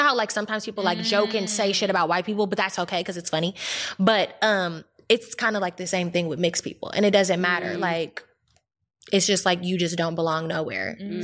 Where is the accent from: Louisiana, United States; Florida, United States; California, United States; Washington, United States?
California, United States; I was raised in the Bay and my mom is like a single mom.